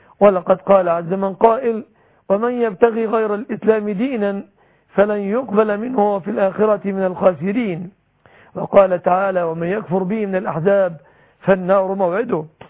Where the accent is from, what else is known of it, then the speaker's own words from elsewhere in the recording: Egypt; بلادنا مصر